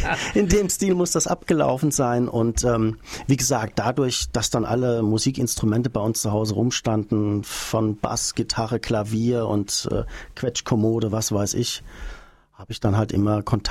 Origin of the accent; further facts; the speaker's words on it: Frankfurt, Hesse, Germany; now in Niddatal, Germany; Ich bin ja gebürtiger Frankfurter, habe dann viele Jahre im Umkreis gewohnt, von Neu-Isenburg angefangen und letztendlich hat es mich jetzt nach Niedertal geschlagen, neben Heldenbergen